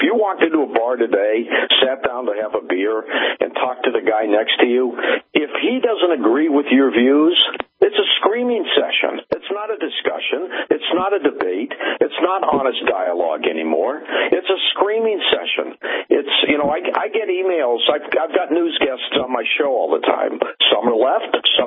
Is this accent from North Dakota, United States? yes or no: no; St. Louis, Missouri, United States; Jack Dorsey was from St. Louis. I'm from St. Louis.